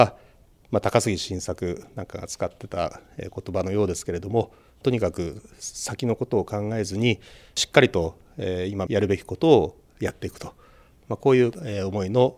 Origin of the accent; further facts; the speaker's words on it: Tokyo, Japan; 私の実家は東京の下町にありまして、両親は、布地の卸売の企業を営んでました。はい、あまり大きな会社ではなくて、裕福な家庭ではなかったわけです。